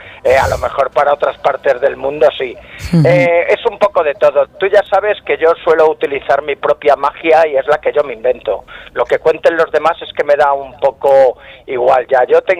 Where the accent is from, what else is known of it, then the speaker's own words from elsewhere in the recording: Spain; con lo cachondos que somos los españoles para esas cosas